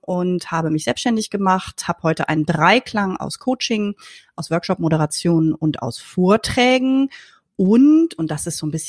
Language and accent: German; Rhineland, Germany; bin Rheinländerin durch und durch.